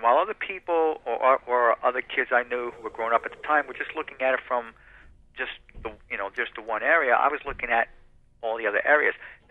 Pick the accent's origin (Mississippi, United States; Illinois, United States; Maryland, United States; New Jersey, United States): New Jersey, United States; also born or lived in New York / Florida; now in South Carolina, United States; I was born in New York. I moved out of there when I was a year and a half, lived mostly in New Jersey, and I lived for 9 years in Florida. Now I'm in South Carolina.